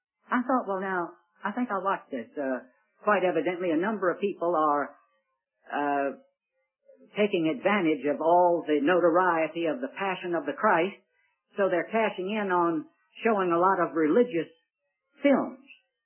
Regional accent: Richmond, Virginia, United States; For me to say that my hometown of Richmond is in the state of Virginia

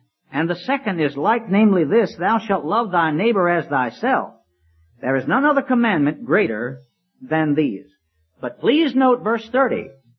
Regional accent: Richmond, Virginia, United States; this Grace Chapel in Richmond, Virginia, my hometown.

